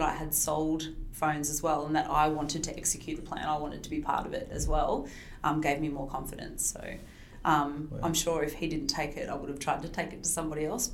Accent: Wollongong, New South Wales, Australia; And growing up in Wollongong and going to uni in Wollongong

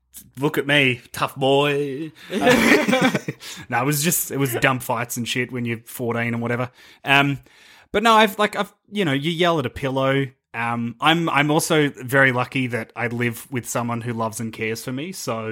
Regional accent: Victoria, Australia; I just feel like I am from Victoria, and that's bad.

